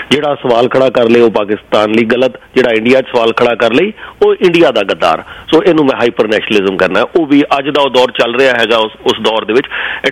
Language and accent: Punjabi; Punjab, India; ਮੈਂ ਪੰਜਾਬ ਤੋਂ ਹਾਂ ਆਇਸ਼ਾ ਜੀ